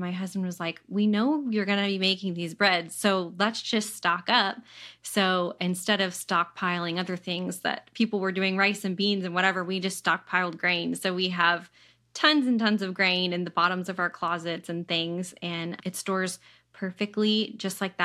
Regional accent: Virginia, United States; Yeah, Virginia. We're in Virginia.

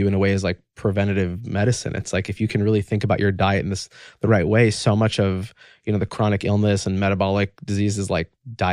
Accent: New York, United States; and I'm from New York, they're from

